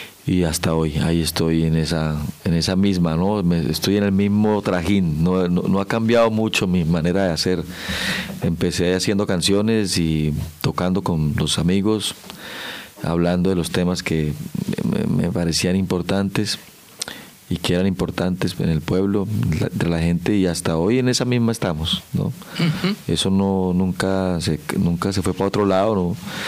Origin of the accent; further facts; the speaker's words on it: Piedecuesta, Santander, Colombia; me formé en esos mismos lugares donde se abren espacios para los jóvenes hacer teatro, música. Ahí en Piedecuesta había una tradición fuerte en mi pueblo en ese sentido